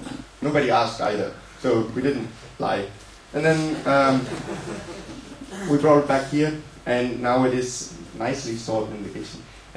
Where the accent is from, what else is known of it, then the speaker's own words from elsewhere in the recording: Germany; I am, as most of you probably know, I'm from Germany